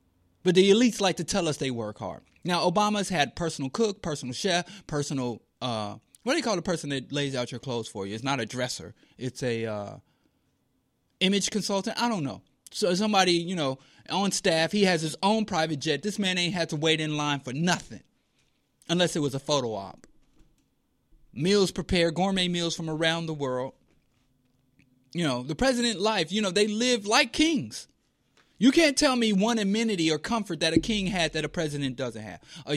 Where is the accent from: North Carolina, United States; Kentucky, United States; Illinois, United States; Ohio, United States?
Illinois, United States; Chicago; That is ground zero for the further ongoing gentrification of the South Side of Chicago. I'm from the South Side.